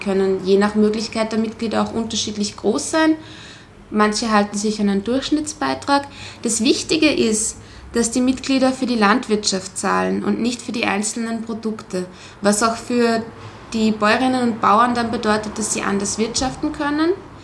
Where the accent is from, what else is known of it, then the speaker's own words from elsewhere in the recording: Vienna, Austria; Ich komme aus Wien